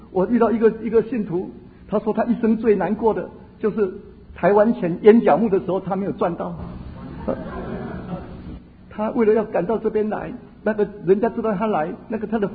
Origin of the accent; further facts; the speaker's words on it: China; 我就发现怜悯和我们中国人的恻隐之心有什么不同